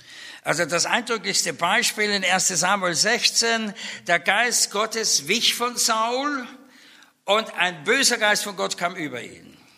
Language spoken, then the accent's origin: German; Vienna, Austria; ich bin ja auch Wiener